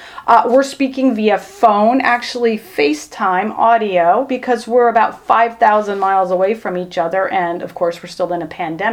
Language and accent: English; Germany; also born or lived in France; Well, so as someone who was born in France, I grew up in Germany. My husband and I moved 18 times in 20 years, and then we just recently moved again.